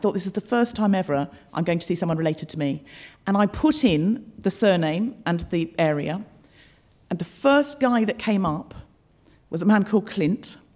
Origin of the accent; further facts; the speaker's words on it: Australia; I was brought up in Australia. I know I don't sound especially Australian, but I read a lot of Enid Blyton as a child and I picked up the accent from the books. I was born in Brisbane